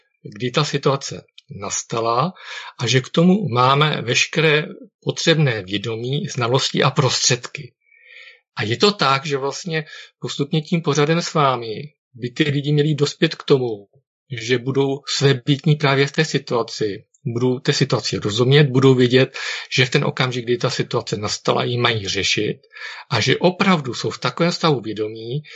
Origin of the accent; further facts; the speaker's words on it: Zlín Region, Czechia; Já jsem součástí takové skupinky, které u nás na Valašsku